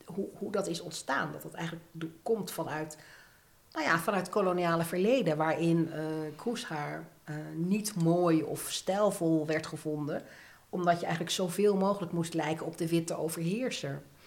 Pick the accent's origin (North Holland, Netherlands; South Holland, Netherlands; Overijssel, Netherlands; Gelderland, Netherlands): South Holland, Netherlands; Alphen aan de Rijn; ik groeide op in Alphen aan de Rijn, alles wit.